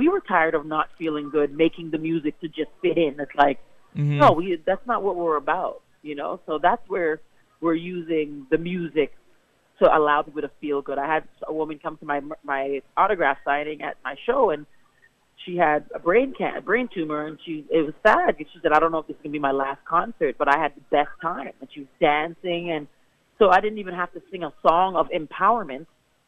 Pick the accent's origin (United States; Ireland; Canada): Canada; So he's encouraged me as a Canadian to stay in Canada